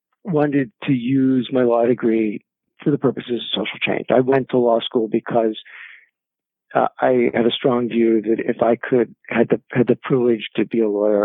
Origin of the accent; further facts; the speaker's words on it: Maine, United States; I grew up in Maine. Maine is not a terribly diverse place.